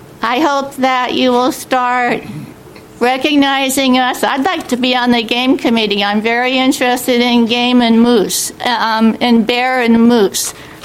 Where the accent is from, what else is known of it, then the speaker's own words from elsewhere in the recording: Anacortes, Washington, United States; from Anacortes.